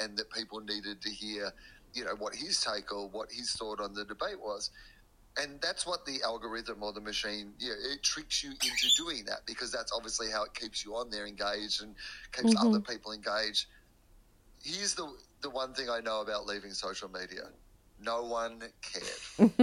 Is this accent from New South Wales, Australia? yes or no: no; Brisbane, Queensland, Australia; I used to think it was because I grew up in Brisbane and people here aren't very